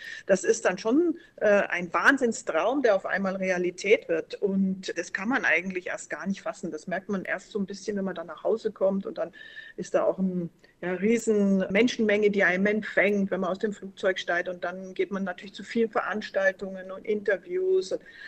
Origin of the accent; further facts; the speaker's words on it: Berchtesgaden, Bavaria, Germany; dann sind wir vier Kinder mit meiner Mutter zurück in ihre Heimat und so kam das. Und dann ab meinem sechsten Lebensjahr war ich dann in Berchtesgaden und deswegen fühle ich mich eigentlich auch Berchtesgaden als mein Heimatort zugehörig.